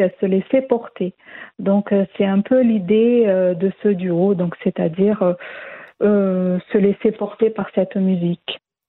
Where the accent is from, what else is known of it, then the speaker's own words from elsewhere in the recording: Santos, São Paulo, Brazil; Oui, je suis bien brésilienne, ouais. Je suis de Santos, une ville au bord de mer dans l'état de São Paulo.